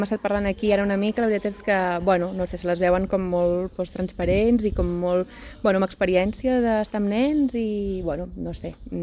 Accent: Vilafranca del Penedès, Catalonia, Spain; Ens queda molt a prop, som de Vilafranca, sí?

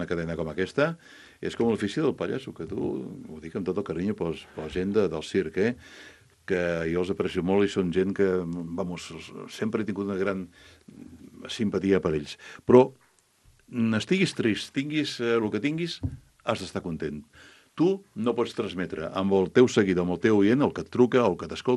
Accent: Vilanova i la Geltrú, Catalonia, Spain; jo sóc d'allà, jo no hi renuncio mai, jo sóc de Vilanova i la Geltrú, i ho passejo amb la cara ben alta

